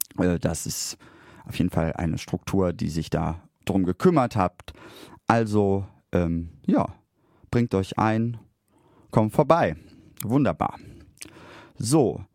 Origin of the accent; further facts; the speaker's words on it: Essen, North Rhine-Westphalia, Germany; Ich bin ja in Steele aufgewachsen, nicht in Steele, sondern in Essen.